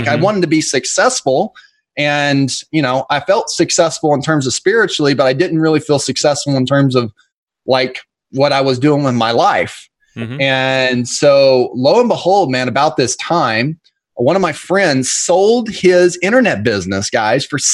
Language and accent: English; Weatherford, Oklahoma, United States; now in Oklahoma City, United States; which I'm from a smaller town, Weatherf